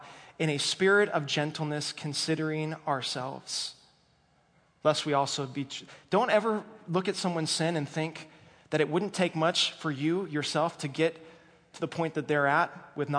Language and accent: English; Bronx, New York, United States; Well, I'm from the Bronx. You know, we say it how it is.